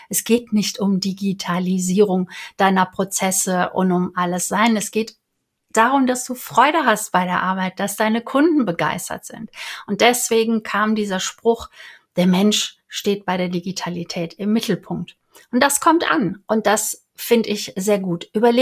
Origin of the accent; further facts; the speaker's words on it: Cologne, North Rhine-Westphalia, Germany; Ich bin ja Kölnerin, da darf ich das sagen.